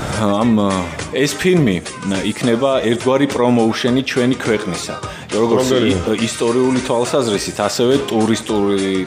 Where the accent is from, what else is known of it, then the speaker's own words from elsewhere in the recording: Martvili, Samegrelo-Zemo Svaneti, Georgia; წარმოშობით მარტვილის რაიონიდან ვარ და ანუ გვეგონა რომ ვიცოდით სამეგრელო